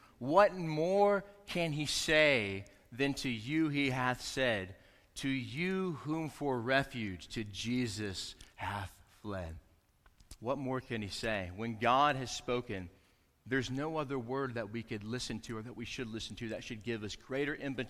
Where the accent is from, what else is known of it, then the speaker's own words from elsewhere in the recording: the South, United States; I'm a redneck from the South, and when I travel, sometimes I like to try certain foods that the place I'm going to are renowned for.